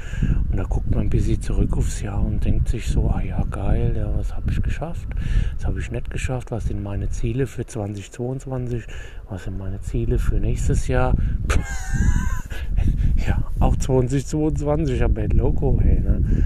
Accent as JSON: {"language": "German", "region": "Hesse", "country": "Germany", "said": "ich bin ja aus Hessen, ja. Ich bin ja der hessische Prolet, aber hallo, ja. Sitze hier im Balkon"}